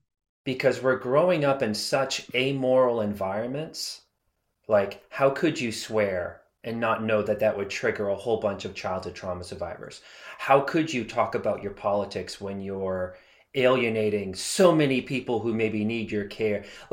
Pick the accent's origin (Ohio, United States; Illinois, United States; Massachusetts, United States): Massachusetts, United States; Boston; I'm from Boston.